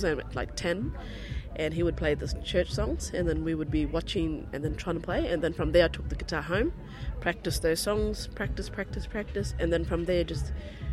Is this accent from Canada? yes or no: no; Mareeba, Queensland, Australia; also born or lived in Alice Springs; I'm based back in my hometown, Mareeba, Queensland, far north Queensland